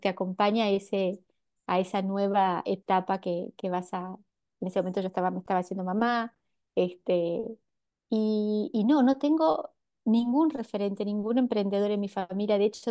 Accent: Brazil; also born or lived in Argentina; yo me fui con 3 años, me fui a Brasil y viví toda mi vida allá en varias ciudades

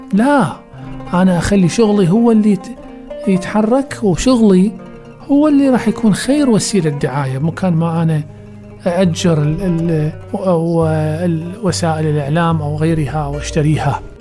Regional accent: Basra, Basra Governorate, Iraq; يعني إحنا من البصرة الحقيقة نحتاج أن تكون لدينا بصرة جديدة

